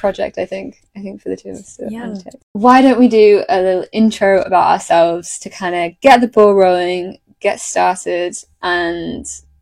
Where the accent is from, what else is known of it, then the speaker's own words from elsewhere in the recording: North West England, United Kingdom; I am from Cheshire in North England.